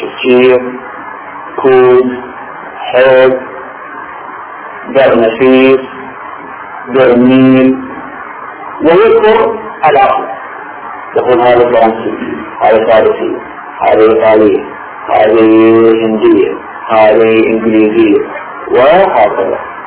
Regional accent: Iraq; accent: Iraqi; نحن في العراق مثلا لهجتنا الدارجة تشتمل على كلمات عربية فصيحة، على كلمات عربية محورة طريقة التلفظ فيها محورة، على كلمات إنجليزية، على كلمات تركية، على كلمات فارسية

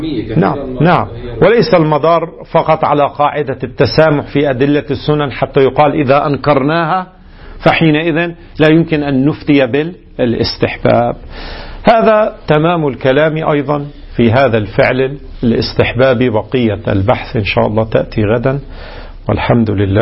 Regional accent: Lebanon; الان مثلا عندنا في لبنان

